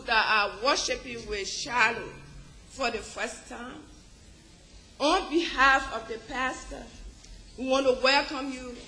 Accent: Liberia; now in Charlotte, United States; I said, oh, hello. … I'm from Liberia.

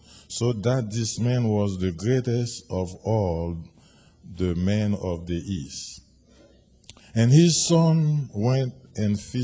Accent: Port-au-Prince, Ouest, Haiti; English is a second language; And you can tell I'm not from United States. I'm from Port-au-Prince, Haiti, where we speak Creole and French.

